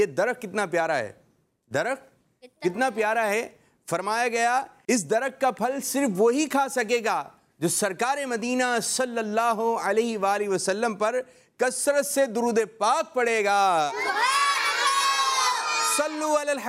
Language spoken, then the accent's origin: Urdu; Pakistan; جی ہاں، ہم پاکستانی ہیں۔